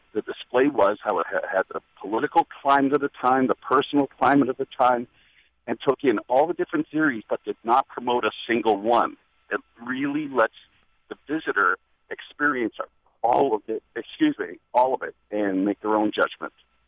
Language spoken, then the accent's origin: English; Canada; now in United States; I moved here in 91 from Canada, so I had a little bit of a different perspective